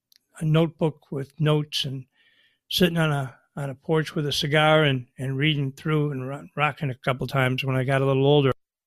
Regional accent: Buffalo, New York, United States; I grew up in Buffalo, so we're family's big Bills fans.

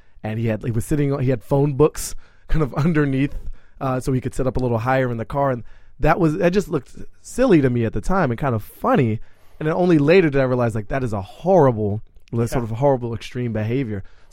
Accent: Washington, District of Columbia, United States; I grew up in Columbia Heights in Washington, D.C. during the 80s.

